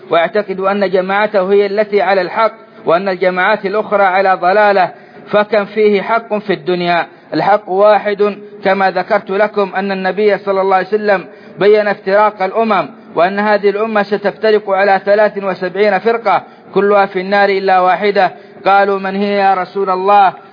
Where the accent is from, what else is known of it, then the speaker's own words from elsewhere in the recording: Saudi Arabia; بلادنا السعودية